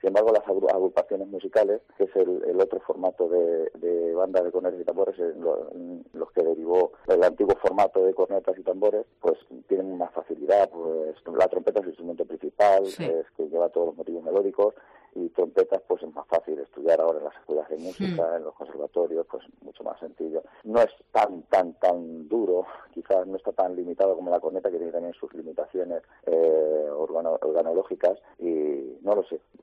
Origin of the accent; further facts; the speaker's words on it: Castilla-La Mancha, Spain; pero aquí en la provincia de Ciudad Real sí que mi pueblo mismamente, los armados de mi pueblo que llevan practicando este estilo también muchísimo tiempo